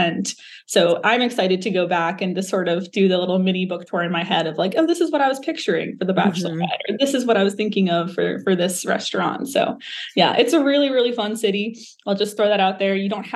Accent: Massachusetts, United States; I grew up in Massachusetts. Like I said, I did college outside Boston.

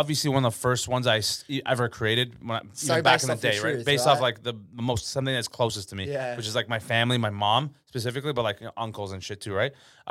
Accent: Toronto, Ontario, Canada; that's the beauty of growing up in Toronto. That's why I love Toronto

